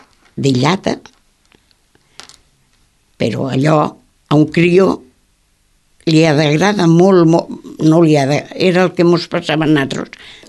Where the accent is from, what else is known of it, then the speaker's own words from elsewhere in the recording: Catalonia, Spain; Som catalans.